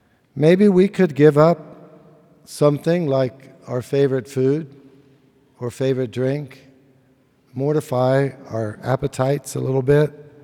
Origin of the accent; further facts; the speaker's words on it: Ohio, United States; So, when I was growing up in Southeast Ohio, our family had some traditions that were related to Advent penance and prayer